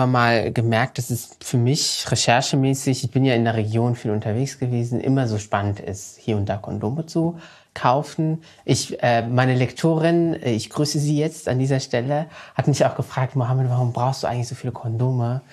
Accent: Morocco; weil ich bin ja in Marokko zur Schule gegangen.

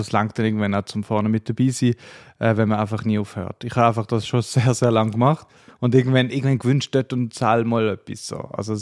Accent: Basel, Switzerland; accent: Basel dialect; man hört ja mit dem Dialekt, ich bin aus der Region Basel.

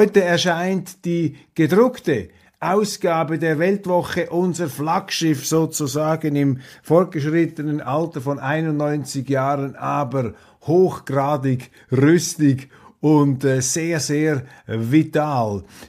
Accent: Switzerland; Und was mich empört, als Schweizer, als Zeitgenosse, als Bürger

